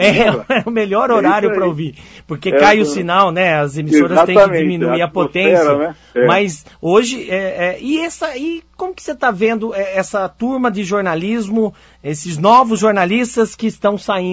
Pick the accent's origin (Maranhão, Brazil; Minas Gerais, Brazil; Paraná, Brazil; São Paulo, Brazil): São Paulo, Brazil; Piracicaba; Eu sou lá de Piracicaba